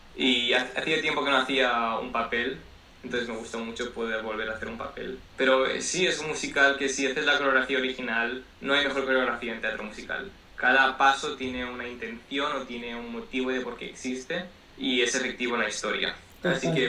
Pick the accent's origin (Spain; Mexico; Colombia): Spain; yo soy de España, ¿no? Y yo siempre digo, yo soy hispano, pero yo no soy latino.